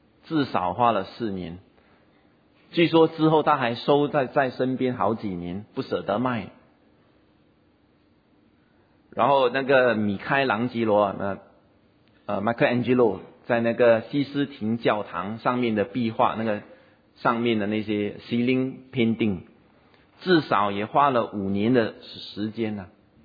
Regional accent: Singapore; 我们新加坡人说苏嘎啊

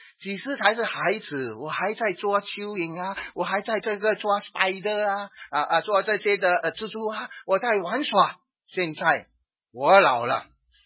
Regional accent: Singapore; 我是新加坡人讲自己不用紧

